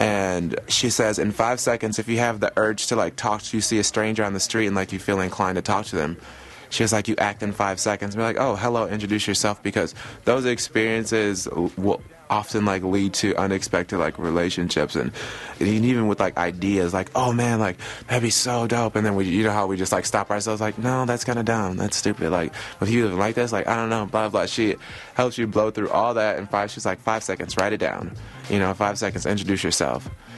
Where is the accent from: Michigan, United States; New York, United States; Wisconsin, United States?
Wisconsin, United States; Milwaukee; So, born and raised here in Milwaukee. Grew up all over the city, so South Side, living in very like low socioeconomic areas. I grew up really fast.